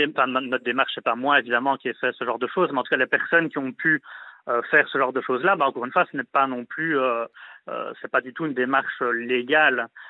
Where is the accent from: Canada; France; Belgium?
Belgium; Liège, Wallonia; Voilà, moi j'étais de Liège, j'avais jamais été à Nantes.